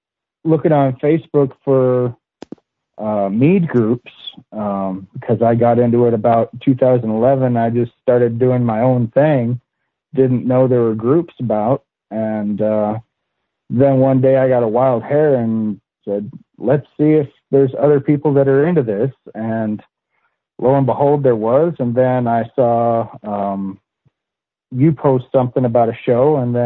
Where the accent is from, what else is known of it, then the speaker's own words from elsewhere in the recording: El Paso, Texas, United States; from El Paso.